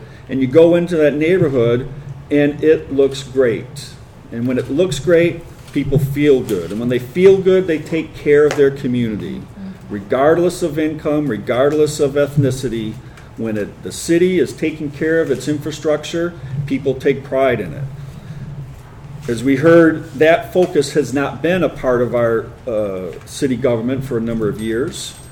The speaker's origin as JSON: {"language": "English", "town": "Ann Arbor", "region": "Michigan", "country": "United States", "tie": "born or raised there", "said": "As I mentioned earlier, I grew up in Ann Arbor and with a lot of friends here on the north side."}